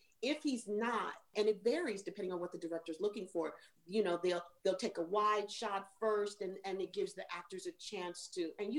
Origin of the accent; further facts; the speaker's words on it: New York, United States; accent: New York; does that sound like a fucking New York accent to you?